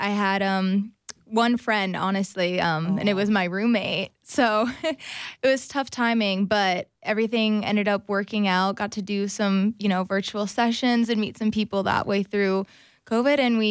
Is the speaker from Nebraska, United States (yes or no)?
yes; Omaha, Nebraska, United States; now in Los Angeles, United States; I'm an artist from Omaha. Living in L.A. now.